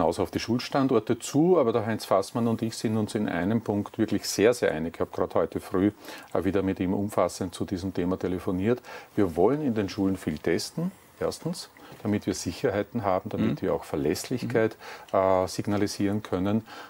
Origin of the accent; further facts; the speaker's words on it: Upper Austria, Austria; Als Oberösterreicher habe ich immer, wenn ich nach Wien gefahren bin, dieses Plakat vor mir gesehen.